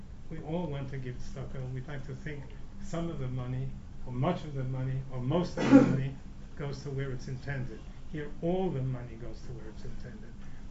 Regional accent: Cleveland, Ohio, United States; I come from Cleveland, Ohio.

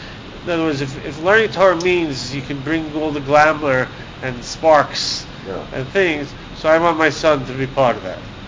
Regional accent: Flatbush, New York, United States; I grew up in Flappish, where you, near where your son lives.

